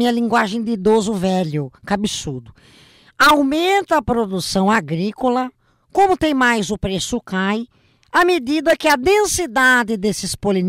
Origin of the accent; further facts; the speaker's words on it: Northeast Region, Brazil; Eu sou nordestina.